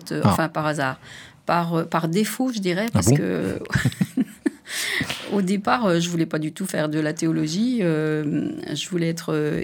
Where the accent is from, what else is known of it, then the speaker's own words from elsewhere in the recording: Montbéliard, Bourgogne-Franche-Comté, France; Par exemple, le centre... moi, je suis originaire de Montbéliard.